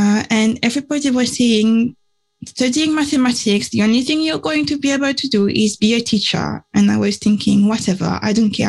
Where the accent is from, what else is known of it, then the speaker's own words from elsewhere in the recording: Guadeloupe; born there; accent: French; English is a second language; So I was born in the Caribbean, on a very, very tiny island where no one knows what data is.